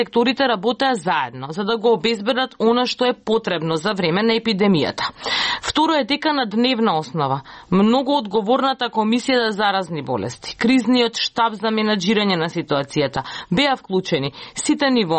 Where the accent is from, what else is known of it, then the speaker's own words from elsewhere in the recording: Lebanon; како секоја друга медитеранска земја или како и секоја друга балканска земја, јас доаѓам од Либан и ние имаме ист менталитет